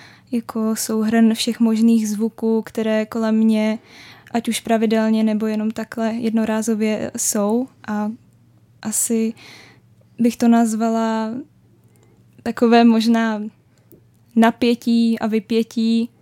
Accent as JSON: {"language": "Czech", "town": "Brno", "region": "South Moravian Region", "country": "Czechia", "said": "Jsem z Brna."}